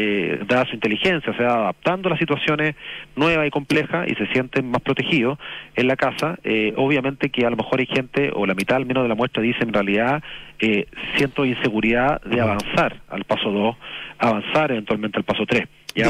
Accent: Chile; nuestra cultura como chileno, que es muy distinta.

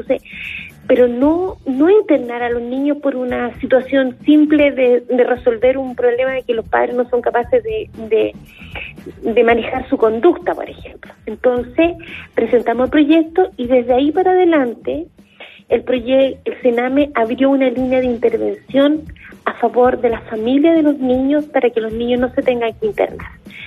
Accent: Temuco, Araucanía, Chile; Yo soy de Temuco también. Mi papá es mapuche y la otra mitad es una señora e hija, mi mamá e hija de dos personas, primas hermanas

